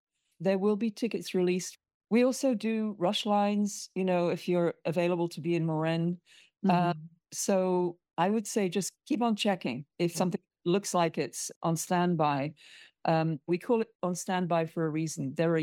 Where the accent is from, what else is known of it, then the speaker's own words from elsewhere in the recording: United Kingdom; I'm a Brit, as you can probably tell.